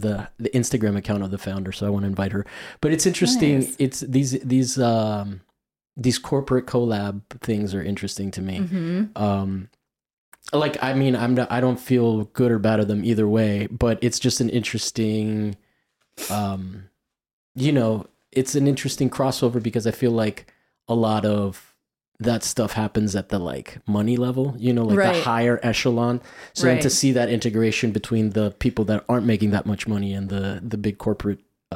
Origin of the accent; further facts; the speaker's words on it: Miami, Florida, United States; No, but I'm from Miami, and we have a lot of collections that are open to the public like that.